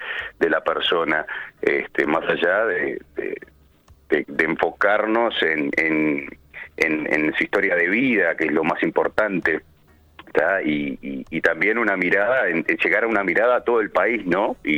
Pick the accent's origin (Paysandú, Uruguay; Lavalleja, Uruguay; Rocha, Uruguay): Lavalleja, Uruguay; Minas; also born or lived in Montevideo; Minas es una ciudad que es muy tranquila, como toda ciudad. Yo le digo mi pueblo, pero como toda ciudad es como Maldonado. Funcionan creo que exactamente igual en todo aspecto, más allá que Maldonado es mucho más grande. Pero sí, estuve 20 años en Montevideo